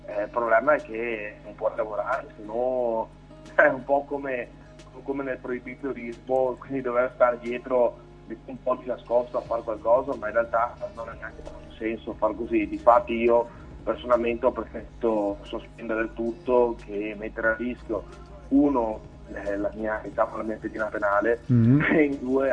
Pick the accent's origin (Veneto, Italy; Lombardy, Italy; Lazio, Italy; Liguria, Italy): Veneto, Italy; io sono veneto, quindi da un po' la situazione forse più dura che c'è nella zona dell'Italia